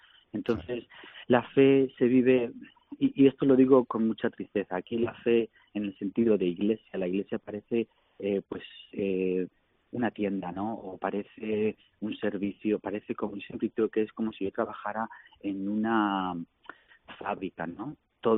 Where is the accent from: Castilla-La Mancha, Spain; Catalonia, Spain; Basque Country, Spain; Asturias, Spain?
Castilla-La Mancha, Spain; Villa de Don Fadrique; also born or lived in Toledo; nací en Toledo, pero soy de un pueblecito muy chiquitito que se llama la Villa de Don Fadrique.